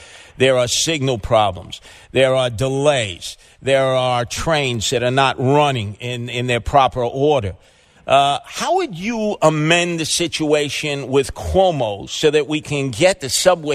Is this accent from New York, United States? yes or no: yes; New York, United States; a guy who I grew up with in Canarsie in East New York. In fact, I grew up with two major Italian organized crime families.